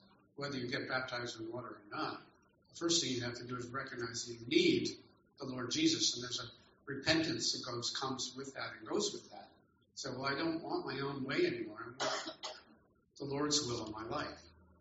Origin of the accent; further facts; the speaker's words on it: United States; So he comes up to me, he knows that I'm American right away